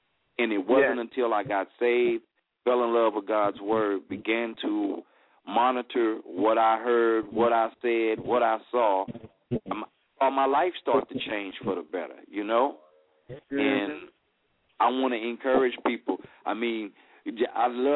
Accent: Port Arthur, Texas, United States; I live in Texas. I'm from Port Arthur, Texas. Port Arthur, for those that don't know, is also what they call like one of the big breeding grounds for gangster rap down here in Texas.

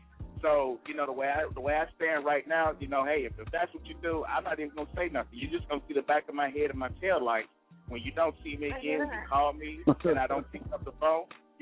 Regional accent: the South, United States; I'm from the South, you know, very sentimentally and all down South and stuff.

